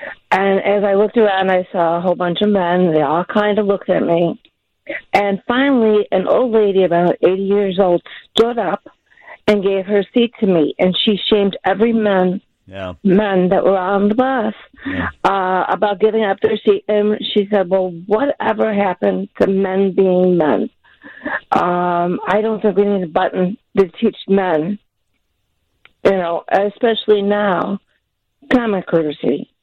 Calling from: Arlington Heights, Illinois, United States; I'm from Arlington Heights. I'm a mom of five and a grandma of five.

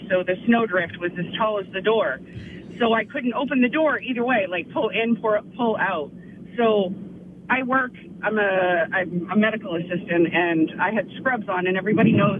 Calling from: Brownville, Maine, United States; I'm calling from Brownville.

